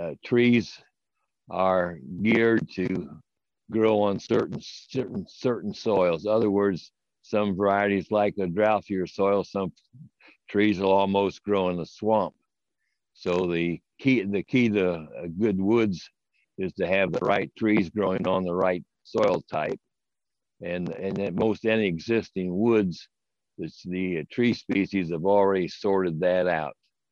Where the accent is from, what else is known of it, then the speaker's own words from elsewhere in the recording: Lafayette, United States; I grew up here in Lafayette, started working for Holderman Farm Management Service back in February of 58